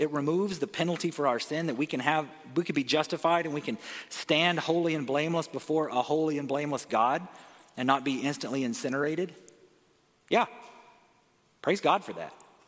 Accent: Arkansas, United States; I mentioned growing up in Arkansas. And it's different than California in a lot of ways.

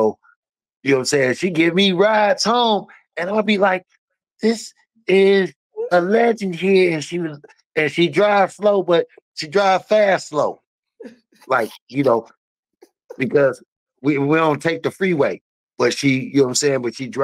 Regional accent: Chicago, Illinois, United States; Because I'm from the South Side, 56 and Carpenter.

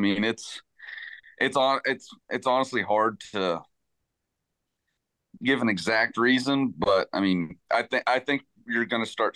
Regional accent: Alabama, United States; I'm from Alabama.

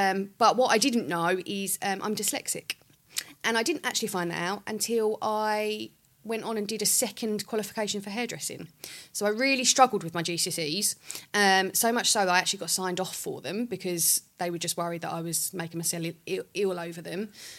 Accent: Witham, East of England, United Kingdom; So I grew up in Witham. And then we moved out to a little village called Silver End.

